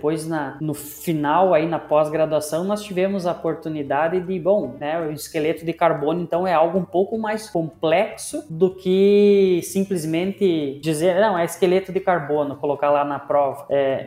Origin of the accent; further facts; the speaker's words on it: Frederico Westphalen, Rio Grande do Sul, Brazil; now in Porto Alegre, Brazil; Mas sou natural de Frederico Westphalen, morando aqui na capital dos gaúchos, Porto Alegre.